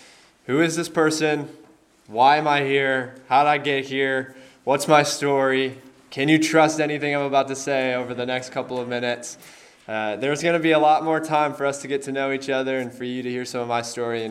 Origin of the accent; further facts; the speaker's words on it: Chicago, Illinois, United States; I grew up in Chicago, and so I have seen and driven in snow before